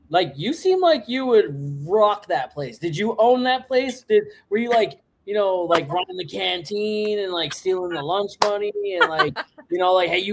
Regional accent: Canada; So, you know, I'm Canadian.

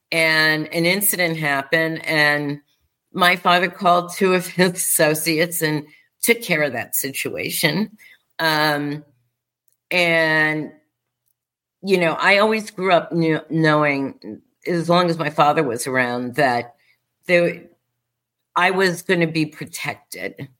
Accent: New York, United States; And, you know, I'm a New Yorker. I love New York.

